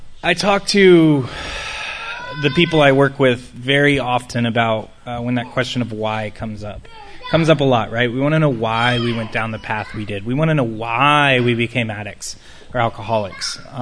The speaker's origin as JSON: {"language": "English", "town": "Austin", "region": "Texas", "country": "United States", "tie": "born or raised there", "said": "I was born and raised here in Austin. Upper middle class family."}